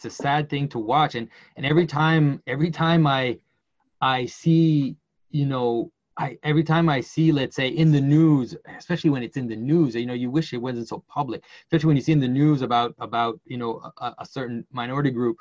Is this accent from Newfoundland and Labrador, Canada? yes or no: no; Quebec, Canada; first language French; English is a second language; because I'm from Quebec, right? And I'm French Canadian, and my first language is French.